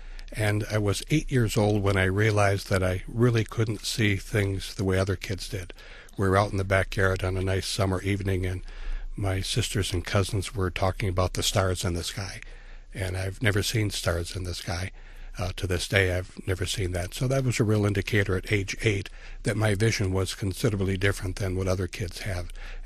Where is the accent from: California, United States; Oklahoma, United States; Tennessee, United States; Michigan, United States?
Michigan, United States; Detroit; For me, growing up in the Detroit area, I started school with lousy vision.